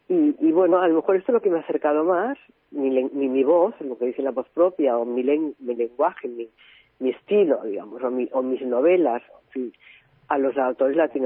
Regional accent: Catalonia, Spain; Porque soy catalana, soy bilingüe, y escribo siempre, casi siempre, por decirlo, hablo las dos lenguas, pero casi siempre en español

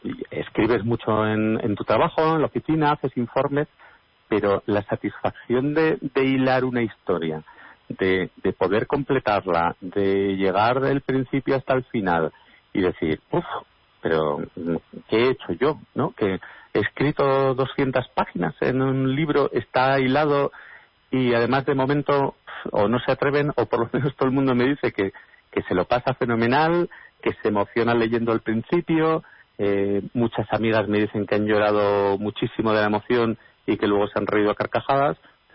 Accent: Pamplona, Navarre, Spain; now in Madrid, Spain; cuando yo llegué de Pamplona a Madrid vivía en un apartamento en Arturo Soria

